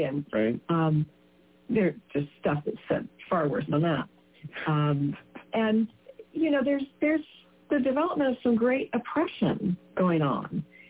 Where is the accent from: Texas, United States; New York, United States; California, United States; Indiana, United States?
Texas, United States; I'm from Texas originally, so, you know, it's like that southern food.